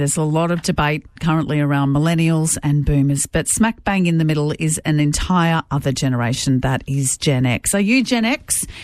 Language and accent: English; La Trobe Valley, Victoria, Australia; I grew up in the La Trobe Valley